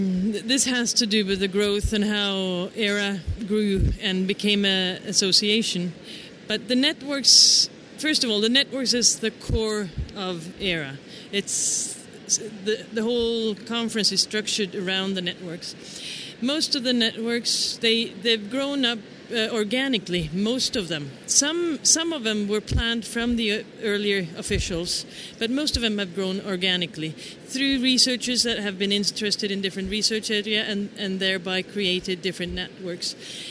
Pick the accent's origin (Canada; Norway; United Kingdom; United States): Norway; I'm from Norway.